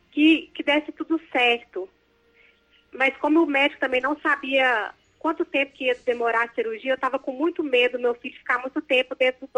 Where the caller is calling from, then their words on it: Pará de Minas, Minas Gerais, Brazil; Eu falo de Pará de Minas, Minas Gerais.